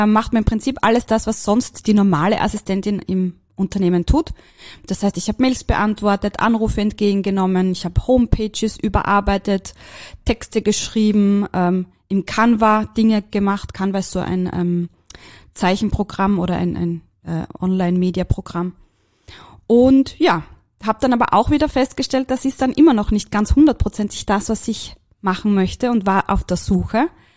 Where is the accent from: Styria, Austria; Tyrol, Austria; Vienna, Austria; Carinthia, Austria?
Styria, Austria; Graz; Ich komme aus der Steiermark, aus dem schönen Graz, bin schön dort geboren. Meine Eltern sind Kärntner, das heißt, ich habe auch dort immer viel Zeit verbracht.